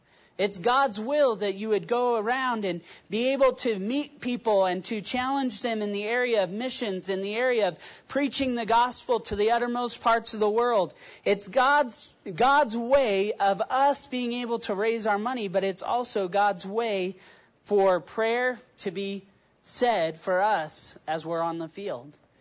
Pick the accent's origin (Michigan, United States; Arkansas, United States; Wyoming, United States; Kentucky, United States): Wyoming, United States; Cody; Going home to Wyoming is where I'm from. I'm from Cody, Wyoming.